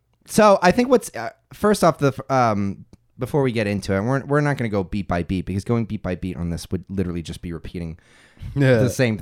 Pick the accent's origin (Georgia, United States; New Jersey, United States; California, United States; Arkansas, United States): California, United States; moved away; I don't know if it was because I grew up in California and then eventually moved to the South.